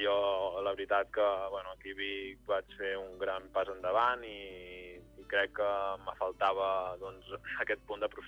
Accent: Lloret de Mar, Catalonia, Spain; O sigui, soc de Lloret, però he estat 5 anys a Vic

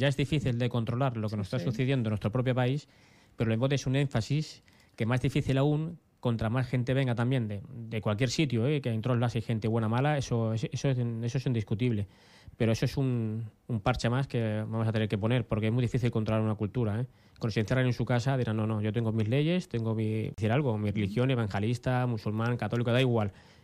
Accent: Catalonia, Spain; estoy tan orgulloso como ser tan catalán, como tan español, que yo siempre lo digo, ¿no? Lo digo con normalidad, mi país es Cataluña y mi patria y mi nación es España

